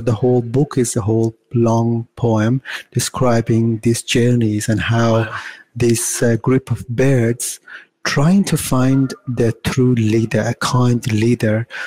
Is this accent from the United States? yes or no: no; Afghanistan; also born or lived in Iran; now in Melbourne, Australia; Yeah, so I'm originally from Afghanistan. I lived in Iran for quite a while. And then the last 14 years, I'm living in Australia. And a year ago, I moved from Adelaide to now Melbourne.